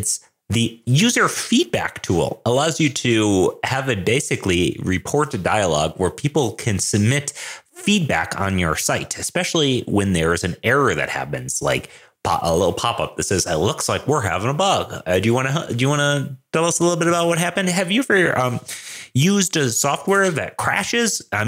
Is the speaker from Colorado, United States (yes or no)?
yes; Denver, Colorado, United States; I'm a developer from Denver, Colorado.